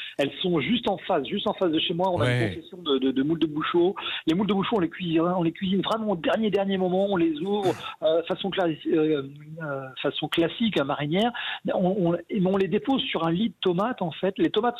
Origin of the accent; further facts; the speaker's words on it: Saint-Michel-Chef-Chef, Pays de la Loire, France; Moi, je suis natif de Saint-Michel-Chef-Chef, le pays des galettes Saint-Michel, à 3 km du restaurant, de l'hôtel-restaurant. Mes parents étaient agriculteurs, vraiment une grande filiation du côté maternel et du côté paternel d'agriculteurs.